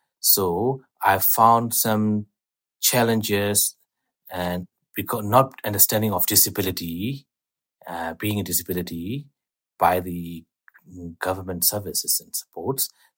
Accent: Myanmar; I'm from Burma, Myanmar, and a person with visual disability.

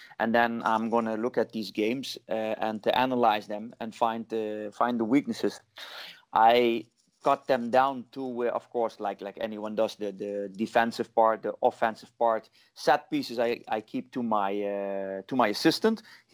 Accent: Netherlands; now in India; In a nutshell, I'm from Holland. That's first. I'm 47 years old.

